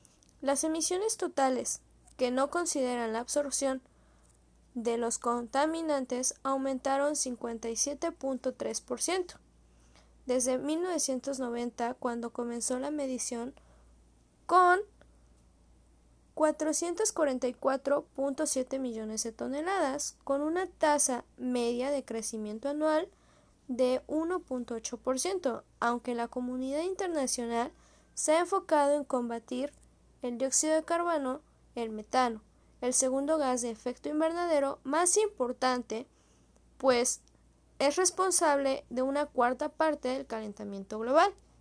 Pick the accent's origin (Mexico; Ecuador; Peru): Mexico; nosotros como mexicanos podemos tomar